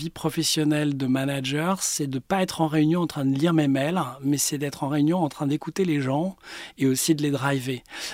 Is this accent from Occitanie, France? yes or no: no; Paris, Île-de-France, France; Je suis parisien, né dans le 12e.